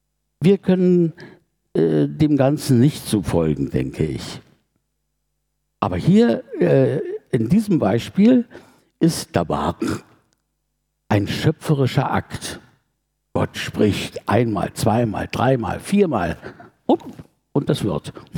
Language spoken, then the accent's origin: German; Germany; würde ich mal sagen, jetzt wir als Deutsche